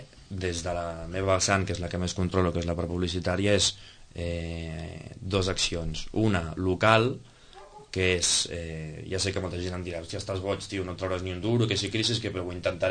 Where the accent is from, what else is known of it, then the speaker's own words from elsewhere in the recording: Sitges, Catalonia, Spain; soc de Sitges de tota la vida, m'encanta.